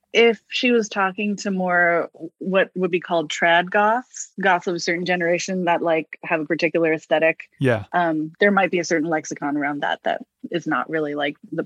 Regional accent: Honolulu, Hawaii, United States; I grew up in Honolulu, so I don't know. It's a bit of a small town vibe over there.

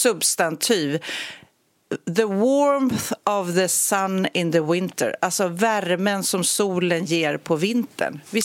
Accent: Sweden; Och man blir på något vis, ja, kanske som svensk, ännu mer tacksam för att vi får så lite sol.

